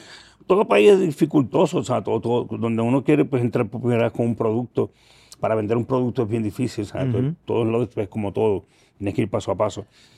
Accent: Puerto Rico; los boricuas estamos rompiendo en todos lados, siempre.

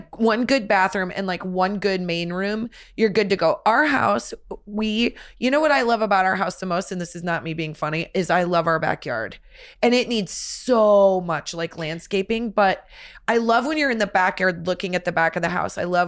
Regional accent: Nebraska, United States; I remember when we were growing up in Nebraska, my mom would be like … we've got water in the basement again.

